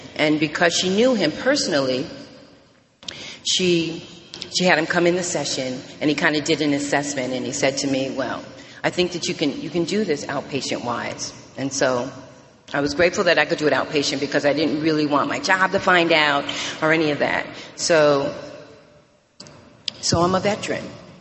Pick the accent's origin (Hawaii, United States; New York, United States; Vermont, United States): New York, United States; Albany; now in Charlotte, United States; I'm from Albany, New York. I actually just moved to Charlotte, and I love Charlotte. I just moved to Charlotte, North Carolina, but I drank and used in Albany, New York, and I got sober in Albany, New York.